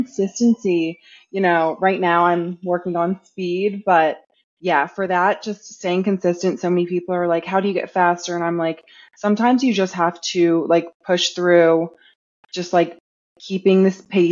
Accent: Maryland, United States; So it was, I am from Maryland. I ran that race in Maryland in like late October.

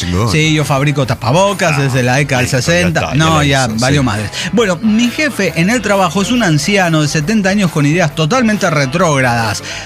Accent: Nuevo León, Mexico; Pero también es normal, como regio, en serio, creces escuchando toda esa música de Colombia.

